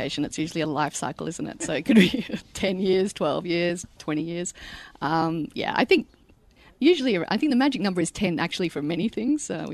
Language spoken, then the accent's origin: English; Orange, New South Wales, Australia; also born or lived in Sydney, Australia; I grew up in Orange, New South Wales, which is a small country town about 4 hours west of Sydney. Born in Sydney, but then went to 5 different primary schools all over before we actually finally settled back in Orange, which is my mother's hometown.